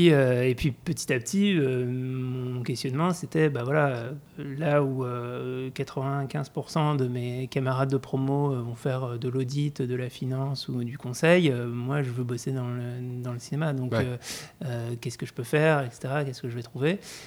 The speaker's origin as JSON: {"language": "French", "town": "Lyon", "region": "Auvergne-Rhône-Alpes", "country": "France", "lives_now": "Paris, France", "said": "moi je viens de Lyon à la base, qui est déjà une belle ville de cinéma, et arrivé tout seul dans un studio à Paris"}